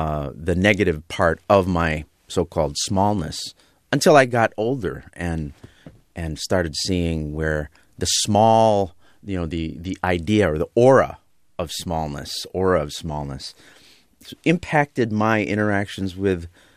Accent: Philippines; English is a second language; moved away; That was the point of the book, was to talk about the smallness that we came over with from the Philippines. We were incredibly poor, so we were small economically. We came from a country that it's a really a marginal country.

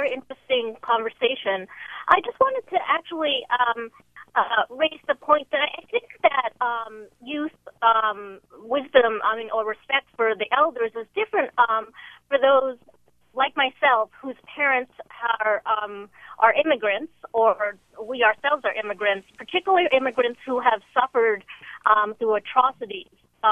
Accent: Boston, Massachusetts, United States; born there; Actually, I'm from America. I was born in Boston.

